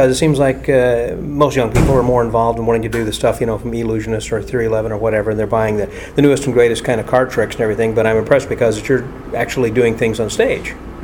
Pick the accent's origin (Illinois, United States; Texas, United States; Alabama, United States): Illinois, United States; I'm from Illinois originally, so I kind of... familiar with the area over there.